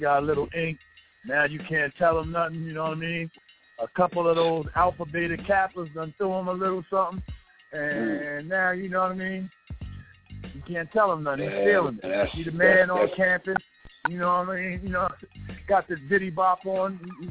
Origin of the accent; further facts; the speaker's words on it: New York, United States; And I'm from New York, and I would love to see New York basketball team do work, because to me it's like the mecca of street ball.